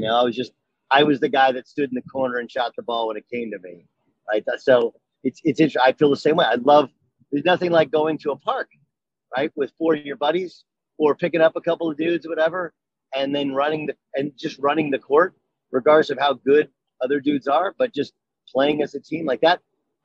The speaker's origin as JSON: {"language": "English", "town": "Orange", "region": "California", "country": "United States", "tie": "born or raised there", "said": "Like I grew up in Orange, California, Barrio El Medina."}